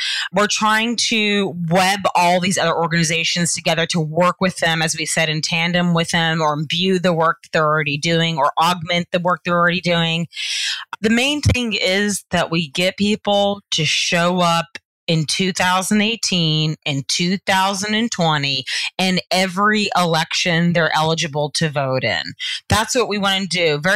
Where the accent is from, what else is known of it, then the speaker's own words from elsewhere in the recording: Georgia, United States; I'm from the South. Okay. Okay. So I'm from the South, Georgia.